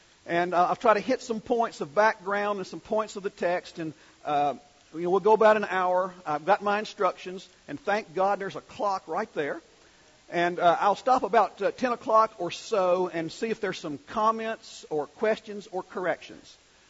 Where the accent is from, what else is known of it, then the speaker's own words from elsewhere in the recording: North Carolina, United States; accent: North Carolina; I have a degree from North Carolina, and I'm working very hard to keep my North Carolina accent. I like regionalism, and I don't want to lose it, so if I start fading a little bit here in the Northwest